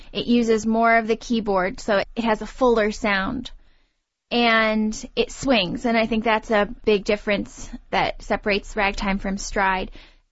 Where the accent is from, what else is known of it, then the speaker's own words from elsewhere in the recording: St. Louis, Missouri, United States; since I'm from St. Louis, and that's where … lived for a number of years.